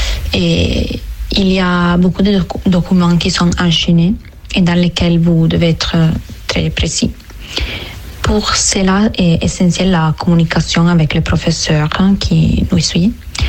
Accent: Italy; French is a second language; now in Angers, France; je suis italienne et j'ai 22 ans.

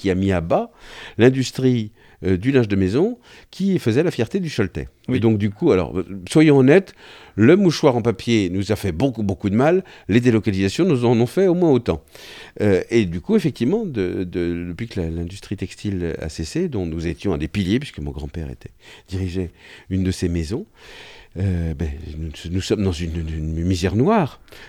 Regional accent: Cholet, Pays de la Loire, France; born there; je suis né à Cholet.

